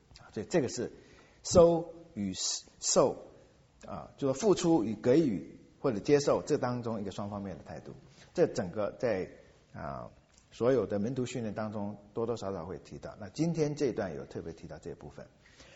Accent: China

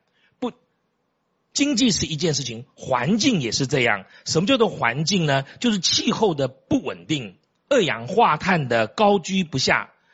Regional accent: Taiwan; 我们台湾人

